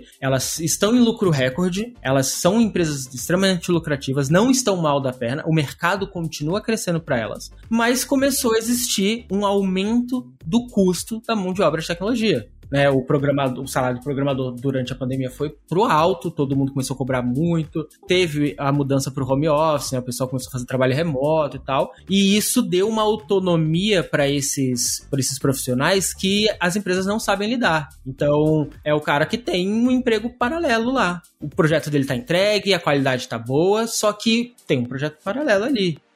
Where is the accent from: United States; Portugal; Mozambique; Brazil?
Brazil; Brasília, Federal District; Porque a gente é de Brasília, né? A gente é do mesmo meio ali de Brasília em algum ponto.